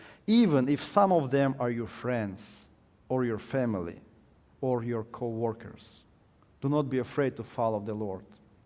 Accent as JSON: {"language": "English", "country": "Ukraine", "tie": "born or raised there", "second_language": "English", "said": "So I was born in Ukraine and raised in Ukraine, which was the part of the Soviet Union in my childhood and my youth time."}